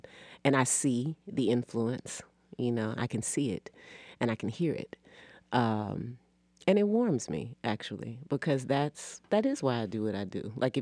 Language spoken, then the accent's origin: English; Nashville, Tennessee, United States; now in Atlanta, United States; Tennessee, Nashville, Tennessee, born and raised.